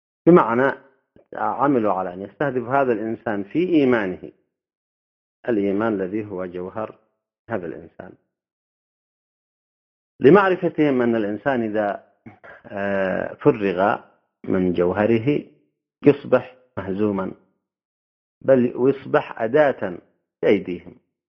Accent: Yemen; لاحظوا أيها الأخوة في بلدنا اليمن اليوم

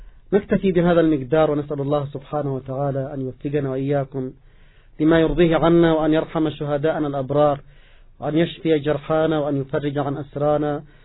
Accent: Yemen; مثلا عندنا في اليمن بيوتات معروفة في اليمن

